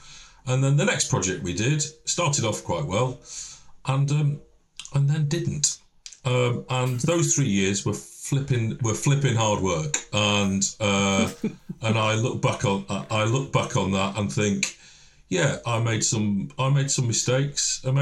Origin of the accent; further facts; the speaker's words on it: North West England, United Kingdom; now in Kent, United Kingdom; I'm from Lancashire. That's quite important because I now live in Kent and I work in London. And my northern roots are really important to me.